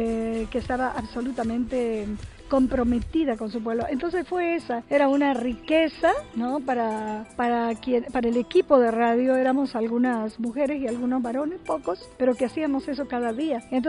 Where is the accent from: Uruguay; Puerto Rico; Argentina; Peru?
Peru; Amazon; now in Mexico; ya había un locutor en mi pueblo, porque yo soy de un pueblo de la Amazonía peruana